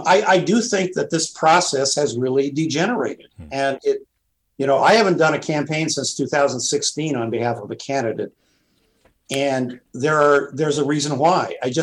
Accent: Montana, United States; I ran my brother's campaign for the state legislature in Montana in my home state.

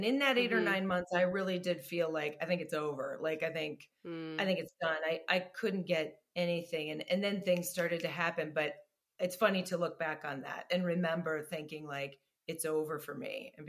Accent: United States; being an American tourist with my tennis shoes and my Columbia rain jacket and looking at all the museums

